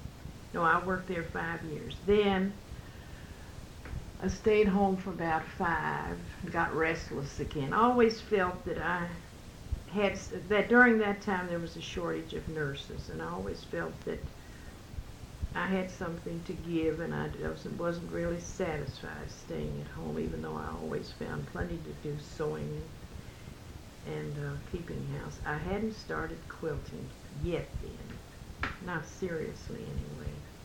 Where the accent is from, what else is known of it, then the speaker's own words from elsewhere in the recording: Louisville, Kentucky, United States; When I was born in Jefferson County in the Highlands, and I went to the Louisville Normal School, which then had 8th grades. I graduated from there. And at that time, my family moved to Fern Creek. I went to Fern Creek High School for 2 years